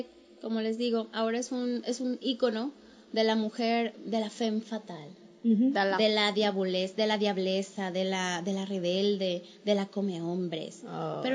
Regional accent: Sinaloa, Mexico; el desde ahí empecé a aceptar mi identidad culichi

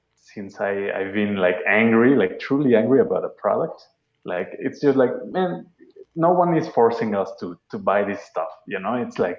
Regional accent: Mexico City, Mexico; Oh, I'm from Mexico City.

